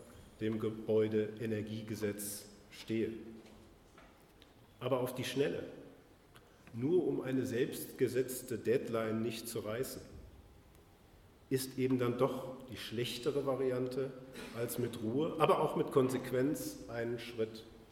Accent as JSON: {"language": "German", "region": "Hesse", "country": "Germany", "tie": "born or raised there", "said": "Ich bin ein Kind der Zonenrandlage. Mein erster Wohnort lag im Werra-Meißner-Kreis, wenige Kilometer von der innerdeutschen Grenze entfernt."}